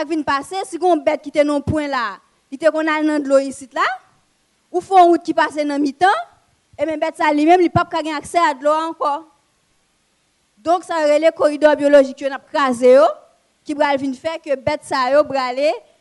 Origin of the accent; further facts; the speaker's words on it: Haiti; moi-même quand je suis haïtienne je dis am fier am content suis haïtienne